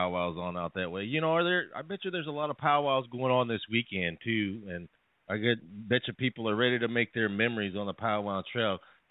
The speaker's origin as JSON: {"language": "English", "region": "Southwest", "country": "United States", "said": "because I'm from the Southwest, like I say, and a lot of ours are from the Southwest areas and those areas."}